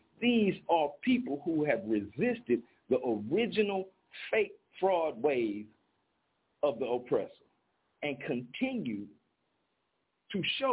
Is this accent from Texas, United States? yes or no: yes; Texas, United States; Just because I'm from Texas, that don't mean when you send me to New York, I'm going to stop eating.